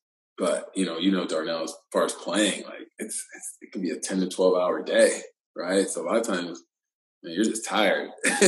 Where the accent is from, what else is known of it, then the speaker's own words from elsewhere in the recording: Texas, United States; I didn't understand all the history because I'm from Texas.